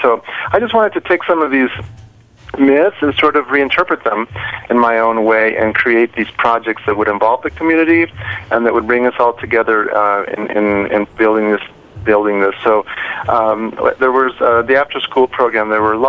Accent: Mexico; Good. I'm originally from Mexico.

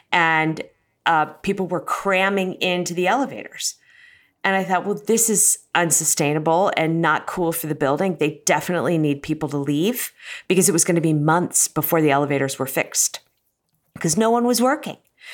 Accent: Cincinnati, Ohio, United States; And I grew up in Cincinnati and love Cincinnati.

